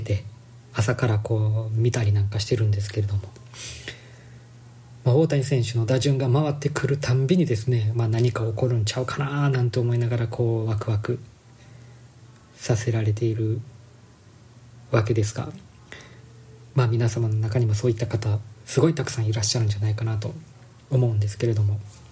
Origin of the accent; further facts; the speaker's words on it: Kansai, Japan; まあ、関西の出身なので